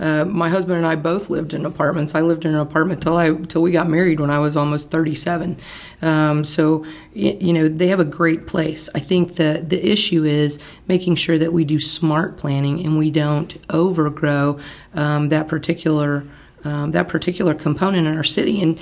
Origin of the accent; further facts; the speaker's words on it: Austin, Texas, United States; also born or lived in Dallas; My husband's a Dallas boy. I grew up in Austin, so we're Texas natives.